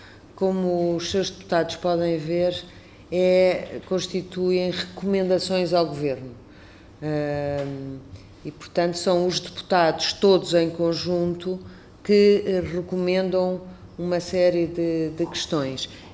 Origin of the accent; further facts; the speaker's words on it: Mozambique; born there; que pude visitar Moçambique, por acaso é a terra onde eu nasci